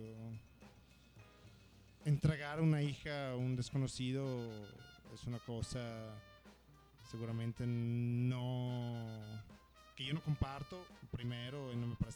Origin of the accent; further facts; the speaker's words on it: Italy; Porque todos los italianos que vamos ahí somos zapatistas